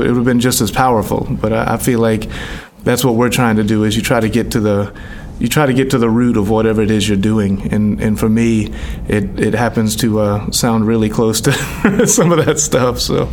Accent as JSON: {"language": "English", "region": "Deep South", "country": "United States", "tie": "born or raised there", "said": "I mean, growing up in the Deep South, and a lot of the music that was just going on even then"}